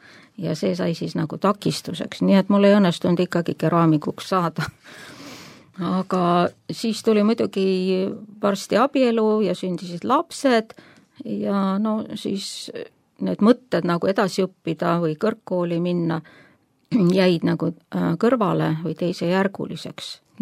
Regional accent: Tallinn, Harju County, Estonia; Ja ma olen läbi ja lõhki tallinlane. Olen sündinud Tallinnas, kasvanud, koolis käinud ja elan. Aga kuna mu vanemad on nagu maalt pärit, nii-öelda maa inimesed

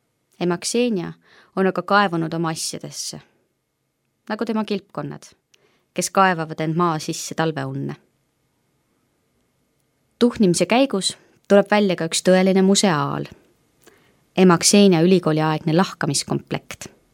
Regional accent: Tallinn, Harju County, Estonia; Kuuldes, et olen Tallinnast

